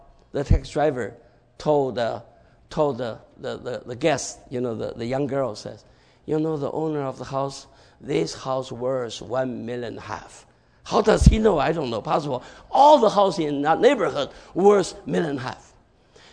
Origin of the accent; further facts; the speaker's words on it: Cleveland, Ohio, United States; I'm from Cleveland. I serve the Lord in Cleveland. And there's a church in Cleveland.